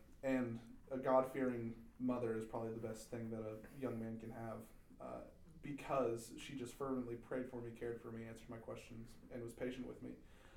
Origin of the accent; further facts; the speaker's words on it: Florida, United States; also born or lived in Carmel, Indiana; Well, I was born in Carmel, Indiana. I moved down to Florida when I was one.